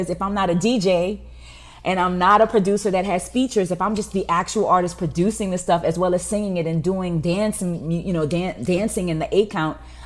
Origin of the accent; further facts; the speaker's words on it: the South, United States; I loved rock music. I'm from the South, but that's fine.